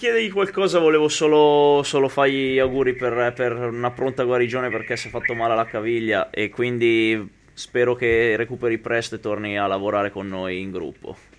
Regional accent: Pozzo d'Adda, Lombardy, Italy; Io abituato a Pozzo d'Adda, al mio paesino

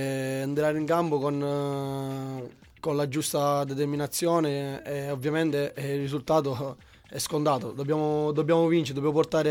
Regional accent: San Giovanni Galermo, Sicily, Italy; No, sono di San Giovanni Galermo.

